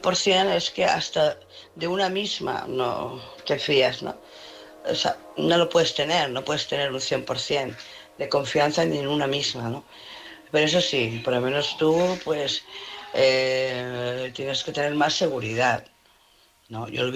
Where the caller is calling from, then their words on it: Barcelona, Catalonia, Spain; de Barcelona.